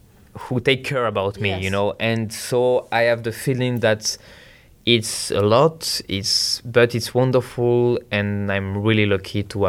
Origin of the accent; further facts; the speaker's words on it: Paris, Île-de-France, France; I was walking in Paris, so my hometown, with my father